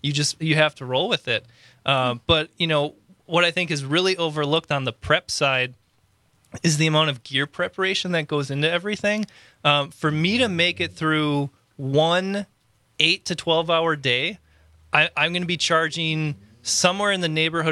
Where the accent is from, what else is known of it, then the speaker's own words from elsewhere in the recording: Wisconsin, United States; I mean, born and raised in Waukesha County. You have to go with the Panzerotta.